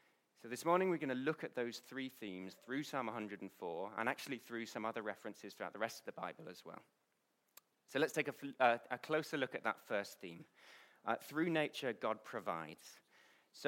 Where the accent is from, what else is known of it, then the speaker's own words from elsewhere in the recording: Malawi; I grew up in Malawi